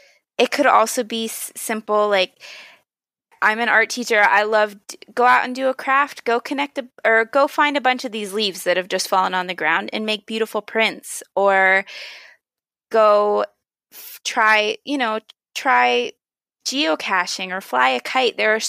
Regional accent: Pennsylvania, United States; When I was a kid, I grew up in Pennsylvania.

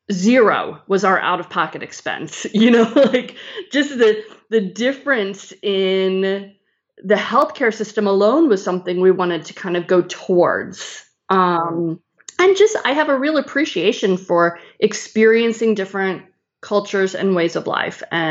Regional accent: Chicago, Illinois, United States; mostly because I grew up in Chicago and I was watching this documentary on Hulu about Chicago

